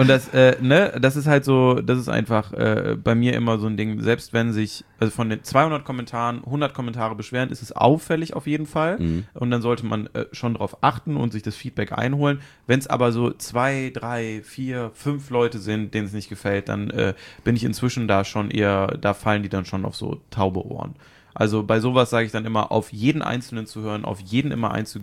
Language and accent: German; Mönchengladbach, North Rhine-Westphalia, Germany; Ich bin ja aus Mönchengladbach und das Einzige, was ich hatte so als Jugendlicher, war halt Fußball. Viel mehr passiert in Mönchengladbach nicht.